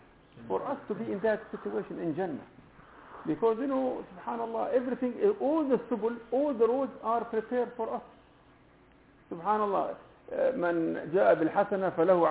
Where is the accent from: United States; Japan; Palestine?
Palestine; I grew up in Palestine pomegranate is something very common